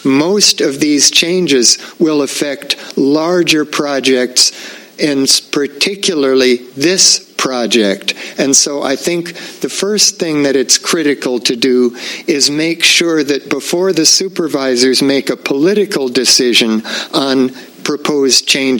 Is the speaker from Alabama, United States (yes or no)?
no; Atascadero, California, United States; Good morning. … from Atascadero